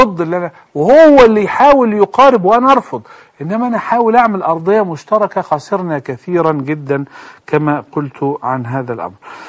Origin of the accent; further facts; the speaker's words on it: Egypt; احنا عندنا في مصر حتى الآن كفور باسم صحابة